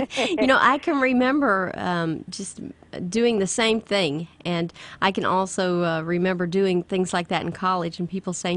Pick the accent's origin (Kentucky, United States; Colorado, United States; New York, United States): Kentucky, United States; accent: Tennessee; Well, I am from Kentucky, although I'm told this accent is a little bit more Tennessee because I grew up on the border.